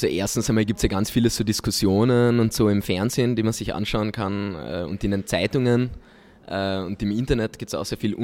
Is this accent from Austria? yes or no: yes; Carinthia, Austria; bin der jüngste Abgeordnete im Parlament mit 24 und ich komme ursprünglich aus Kärnten